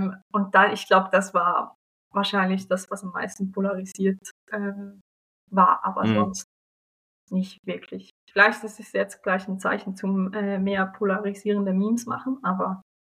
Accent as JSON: {"language": "German", "country": "Switzerland", "said": "vielleicht als Schweizerin, ich glaube, da ist es zum Teil schwer, weil ihr macht schon recht oft Zeug anders, wie wir das in der Schweiz tun."}